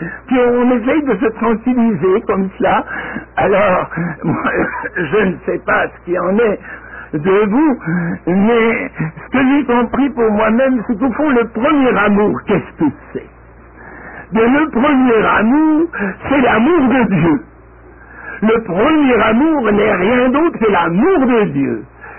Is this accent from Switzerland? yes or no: yes; Switzerland; je viens de Suisse où il y a beaucoup de chutes d'eau